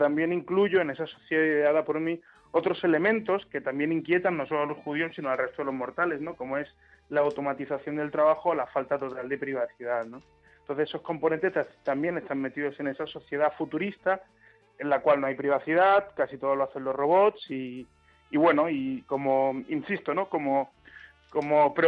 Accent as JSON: {"language": "Spanish", "town": "Málaga", "region": "Andalusia", "country": "Spain", "tie": "born or raised there", "said": "efectivamente soy malagueño, nací en Málaga y viví allí los primeros 15 años de mi vida y luego la época universitaria y mis primeros años de trabajo. O sea, la mayor parte de mi vida ha estado en Málaga"}